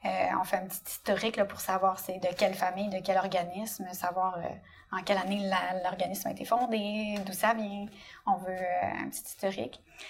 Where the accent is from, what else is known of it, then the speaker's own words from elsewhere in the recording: Dolbeau, Quebec, Canada; moi, je suis native de Dolbeau.